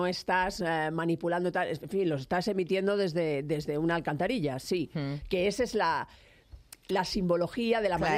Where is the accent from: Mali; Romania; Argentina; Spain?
Spain; Catalonia; en Cataluña, y os digo, yo soy catalana, tengo familia